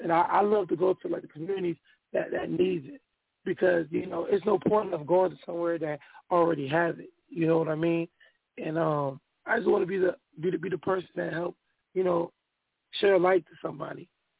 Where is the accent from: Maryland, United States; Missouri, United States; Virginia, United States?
Virginia, United States; Richmond; also born or lived in Norfolk; I'm from Richmond, Virginia. Well, I was born in Norfolk, but I was raised in Richmond.